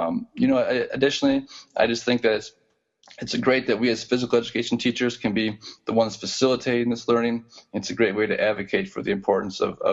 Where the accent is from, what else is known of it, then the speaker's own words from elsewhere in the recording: Midwest, United States; You know, we're from the Midwest and our pen pals are from the East Coast